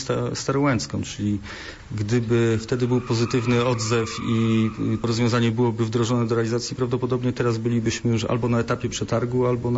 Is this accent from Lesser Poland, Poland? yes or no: no; Poznań, Greater Poland Voivodeship, Poland; jako poznaniak wyobrażam sobie, jakie są priorytety z punktu widzenia mieszkańców Poznania.